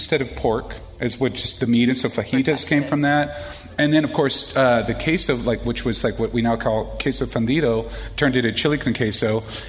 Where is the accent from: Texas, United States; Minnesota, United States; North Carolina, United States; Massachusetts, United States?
Texas, United States; Austin; Where I'm from in Central Texas, I'm from Austin.